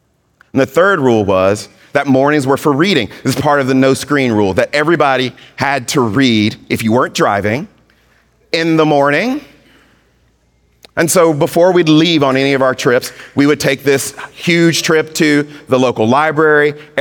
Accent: Mississippi, United States; I grew up in Mississippi, and so when we went on a road trip and you had to pee, my dad just pulled the car over

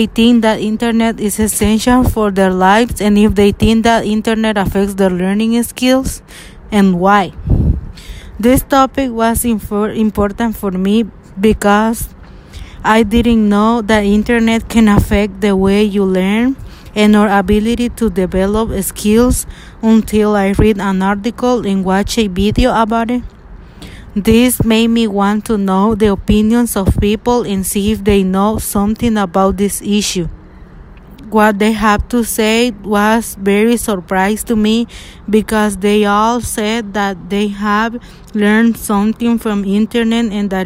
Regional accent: El Salvador; I am 17 years old and I am from El Salvador.

